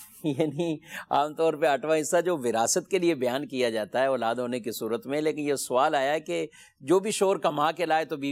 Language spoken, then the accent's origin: Urdu; Tandlianwala, Punjab, Pakistan; فیصل آباد سے آگے میرا اپنا شہر تاندلیاں والا ہے جو کہ وہاں سے آگے 50 کلومیٹر ہے